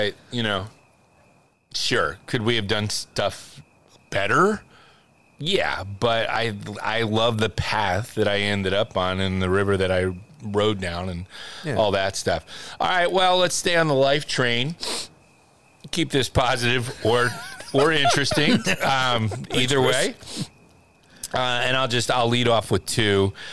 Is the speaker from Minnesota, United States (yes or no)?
no; Langhorne, Pennsylvania, United States; I worked at Sesame Street Place growing up in Langhorne, Pennsylvania.